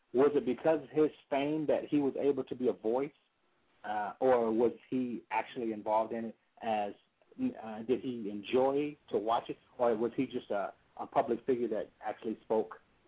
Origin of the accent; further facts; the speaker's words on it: Detroit, Michigan, United States; I'm actually from Detroit originally, and I was raised there.